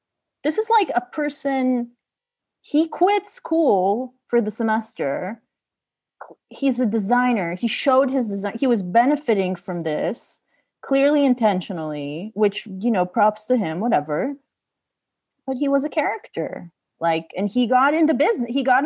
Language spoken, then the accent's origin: English; Israel; I'm from Israel.